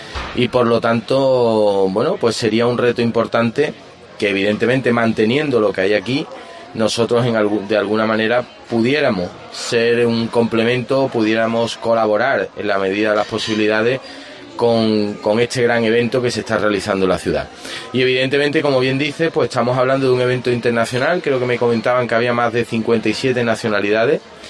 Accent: Jerez, Andalusia, Spain; luchar para mi tierra, luchar para mi gente y hacer que Jerez, bueno, pues pueda estar de nuevo en lo más alto del mundo del caballo

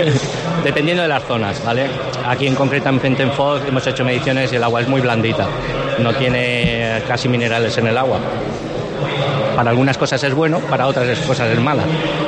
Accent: Valencian Community, Spain; Yo vengo de la zona de Valencia

